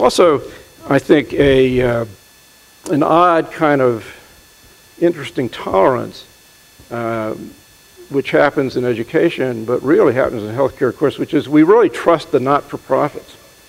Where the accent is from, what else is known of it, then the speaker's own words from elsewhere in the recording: Boston, Massachusetts, United States; So I'm from Boston, and every day I see dozens of license plates from New Hampshire